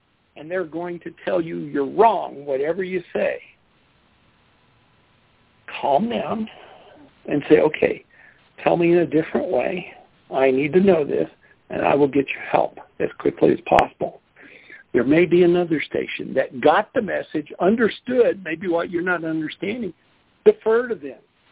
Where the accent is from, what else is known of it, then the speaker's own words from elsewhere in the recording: Colorado, United States; from Colorado.